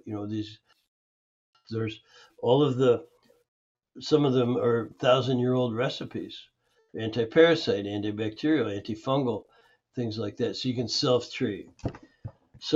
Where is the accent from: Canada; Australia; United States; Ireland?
Canada; I grew up in Canada.